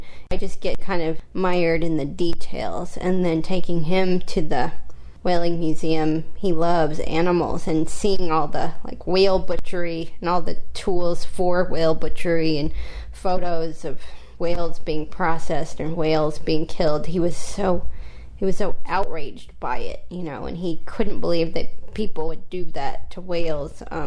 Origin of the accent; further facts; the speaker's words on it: New York, United States; And I guess, you know, I'm a New Yorker